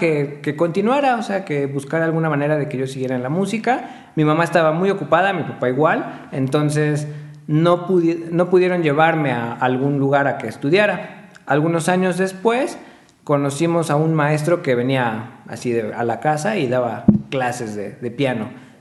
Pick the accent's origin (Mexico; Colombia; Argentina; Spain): Mexico; Puebla; Yo soy de aquí, de Puebla.